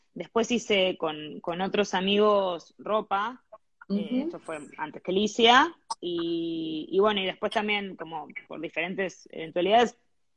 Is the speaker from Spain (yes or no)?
no; Ramos Mejía, Buenos Aires Province, Argentina; en la galería yo soy de Ramos, en la galería de Ramos